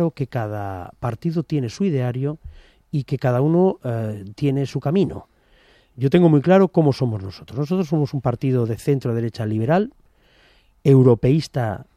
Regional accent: Tarragona, Catalonia, Spain; a mí me duele especialmente como tarragoní y como catalán.

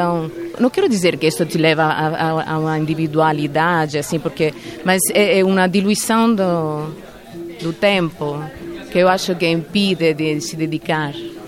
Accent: Italy; Portuguese is a second language; now in Madrid, Spain; Eu sou italiana, então vim morar em Madrid faz 20 anos.

